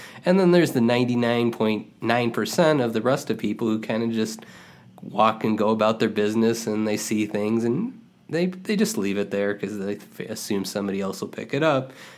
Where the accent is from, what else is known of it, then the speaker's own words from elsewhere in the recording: United States; it happened in the United States, and I'm from the United States, and Chernobyl seemed like a million miles away.